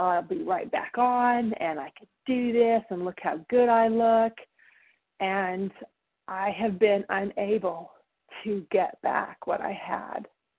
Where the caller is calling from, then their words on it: Idaho, United States; and I'm calling from Idaho.